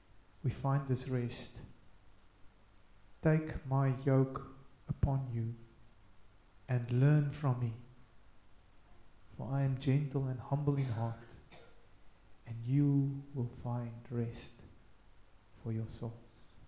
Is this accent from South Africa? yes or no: yes; Hermanus, Western Cape, South Africa; I come from Hermanus. We have grass there and big fish called whales.